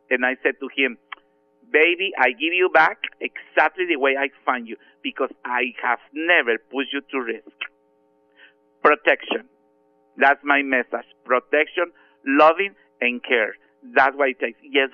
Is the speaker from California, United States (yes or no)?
yes; California, United States; I'm from California, and I was diagnosed in the early 90s.